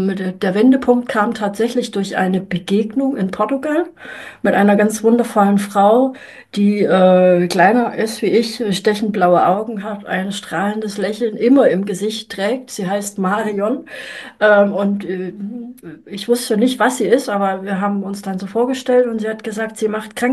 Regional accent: Germany; Wir sind ja nicht nur in der DDR gemeinsam aufgewachsen, wir haben auch einen Burnout erlebt, jeder für sich.

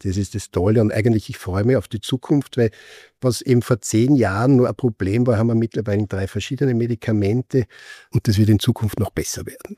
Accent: Lower Austria, Austria; Ja, das gibt es in der Wachau. Ich komme aus der Wachau

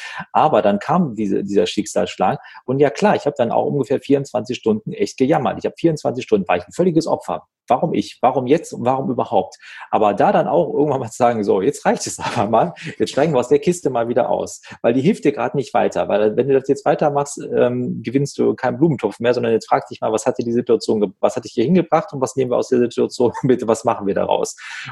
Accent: Wuppertal, North Rhine-Westphalia, Germany; born or raised there

